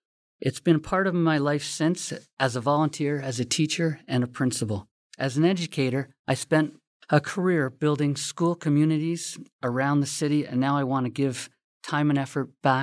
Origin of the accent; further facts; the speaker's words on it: Glenbrook, Ontario, Canada; I was born and raised here in Glenbrook. I'm a father and a husband. I have a wonderful family. I grew up here.